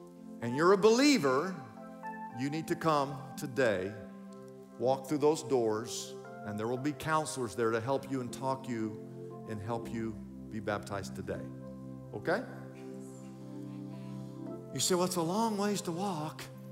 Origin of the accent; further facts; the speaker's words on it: Wichita, Kansas, United States; When I was a little boy growing up, I grew up in Wichita, Kansas. I grew up in Kansas.